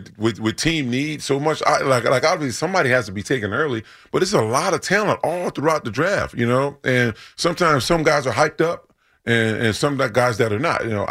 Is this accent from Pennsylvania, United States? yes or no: no; Louisiana, United States; I'm born and raised in Louisiana, watching play, man.